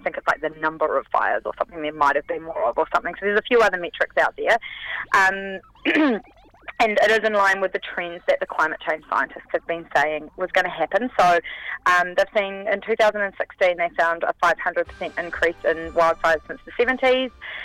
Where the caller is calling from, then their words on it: West Auckland, Auckland, New Zealand; I am in the beautiful and slightly wet West Auckland.